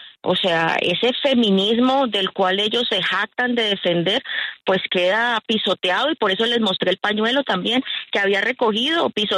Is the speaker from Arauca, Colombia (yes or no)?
yes; Arauca, Colombia; born there; y en esas fórmulas mágicas de solución para los problemas del país, en donde incluyó un capítulo especial de promesas para el departamento de Arauca, donde yo nací